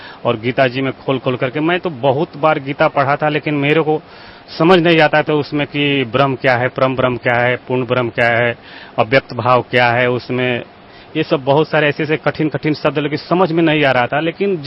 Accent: Harandiya, Bihar, India; now in Delhi, India; मैं ग्राम हरंदिया पोस्ट गौरुआ जिला भोजपुर बिहार का रहने वाला हूँ, ऐसे मैं दिल्ली में रहता हूँ

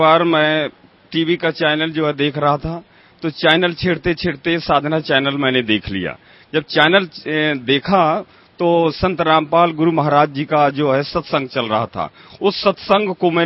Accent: Satna, Madhya Pradesh, India

